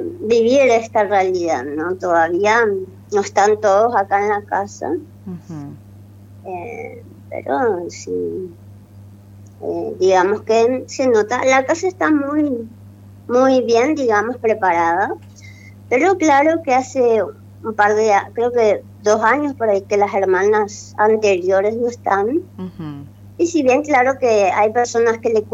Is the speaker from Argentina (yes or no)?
yes; Posadas, Misiones, Argentina; also born or lived in Paraguay; Yo, por ejemplo, soy de Argentina, soy acá de Posadas, soy yo, mi familia es acá.